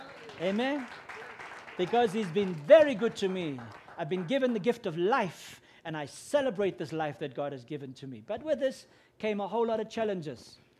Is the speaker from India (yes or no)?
no; South Africa; first language Afrikaans; English is a second language; They taught it to us in my mother tongue, which is Afrikaans. English is not my first language.